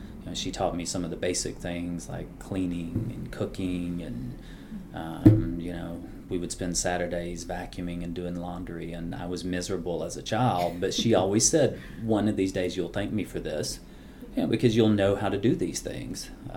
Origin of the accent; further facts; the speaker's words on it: Rogersville, Tennessee, United States; born there; I was born in Rogersville, Tennessee. It's a very small rural town in eastern Tennessee. The population is 2,000 people.